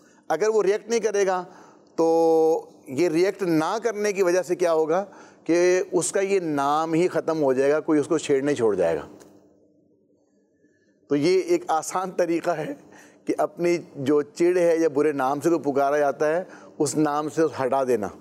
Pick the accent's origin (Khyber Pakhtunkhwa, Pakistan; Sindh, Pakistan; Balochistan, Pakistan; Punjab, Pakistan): Punjab, Pakistan; Gojra; یہ 95 کی بات ہے, اور ہم لوگ جو ہے وہ پنجاب میں رہا کرتے تھے, تو فیصل آباد کے قریب ہمارا علاقہ ہے گوجرا, تو اس میں کالج میں پڑھا کرتا تھا.